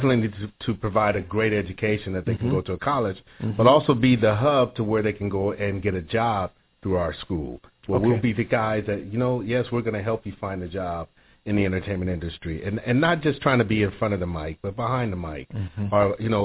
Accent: Los Angeles, California, United States; I remember growing up in South Central LA. It's like, I didn't know where to go to get this type of an education.

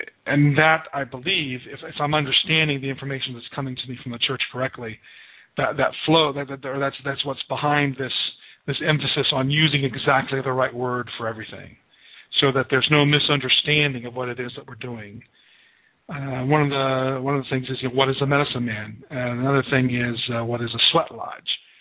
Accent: United States; born there; as far as I know, I was born in America, and that makes me a native of America, a Native American.

